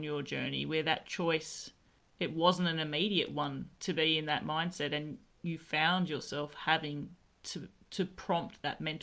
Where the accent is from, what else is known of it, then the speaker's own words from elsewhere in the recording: Australia; as an Australian